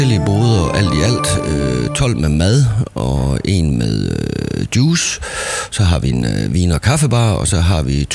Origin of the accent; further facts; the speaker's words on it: Esbjerg, Region of Southern Denmark, Denmark; also born or lived in Greenland; Jeg er Esbjerg-dreng og har altid boet her i Esbjerg på nær lige en par udstikker, og jeg har også været i Grønland nogle år og sådan lidt rundt omkring, men ellers, jeg kommer altid tilbage til Esbjerg.